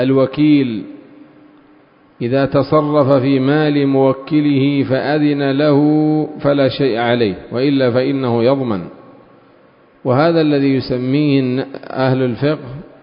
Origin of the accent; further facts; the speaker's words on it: Yemen; من هذا الدجاج الذي عندنا في اليمن